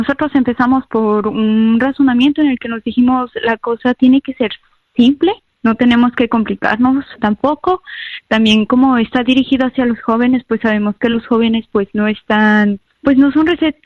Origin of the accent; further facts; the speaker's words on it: Mexico; moved away as an adult; now in France; soy mexicana, hace 8 años que vivo en Francia